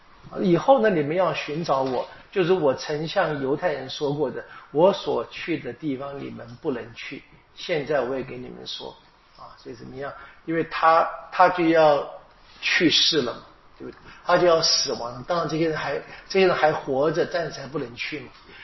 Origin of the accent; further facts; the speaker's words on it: Taiwan; 或者我们用我们台湾话说吧，